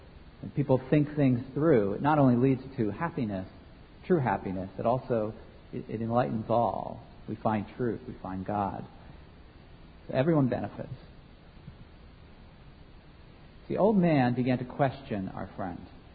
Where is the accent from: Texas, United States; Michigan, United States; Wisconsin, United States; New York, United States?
New York, United States; I am a Christian, but I'm also an American. I'm a New Yorker, and I'm essentially a villager.